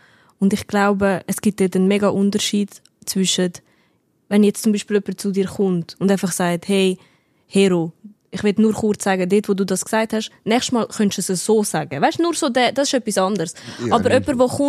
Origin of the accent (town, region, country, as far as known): Switzerland